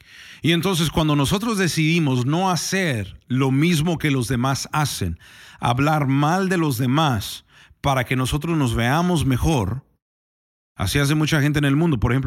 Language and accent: Spanish; Mexico; simplemente porque vengo de México